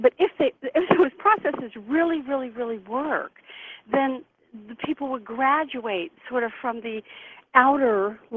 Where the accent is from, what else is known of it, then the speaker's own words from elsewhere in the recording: Deep South, United States; growing up in the Deep South, you know, I have a very traditional Christian family.